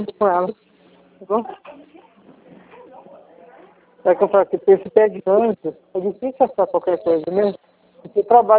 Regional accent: São Paulo, Brazil; born there; Eu sou nascida em São Paulo.

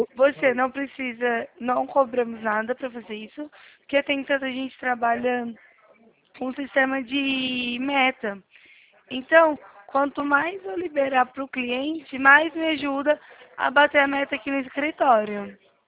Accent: Bebedouro, São Paulo, Brazil; eu sou de Bebedouro, sou de São Paulo, pertinho de Barreto

